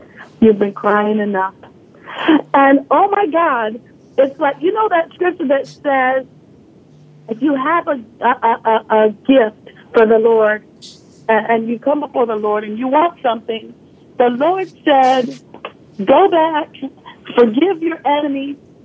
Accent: Canada; now in Los Angeles, United States; I came from Canada. Nobody knew me in Los Angeles.

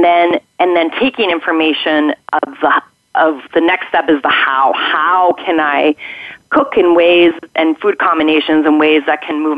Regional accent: Mexico City, Mexico; I grew up in Mexico City to Swiss parents and American parents, and I would actually spend my summers in Switzerland with my grandmother.

